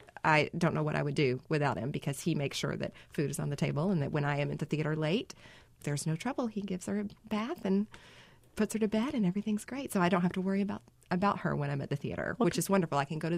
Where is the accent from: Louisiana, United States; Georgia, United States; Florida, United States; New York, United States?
Georgia, United States; I grew up outside of Atlanta, and mm-hmm. I don't miss it.